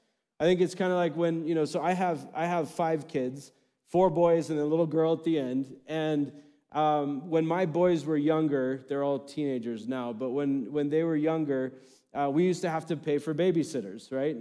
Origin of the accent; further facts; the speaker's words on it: United States; I think maybe for some of us as proud Americans, we can relate. Like we love being an American